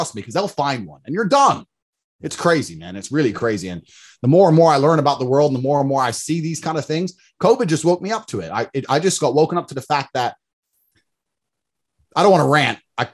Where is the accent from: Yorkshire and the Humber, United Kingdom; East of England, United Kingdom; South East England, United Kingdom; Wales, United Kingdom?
East of England, United Kingdom; Luton; I love England. I grew up in Luton, right? That's not a nice part, but I know England's a beautiful country.